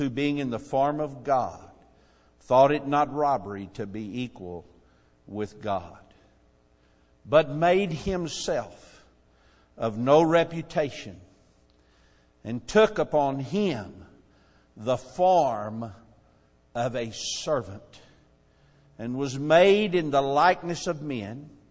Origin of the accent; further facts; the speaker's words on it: Texas, United States; I grew up in Texas, and I always thought if I went to the mission field, the Lord would send me to Mexico.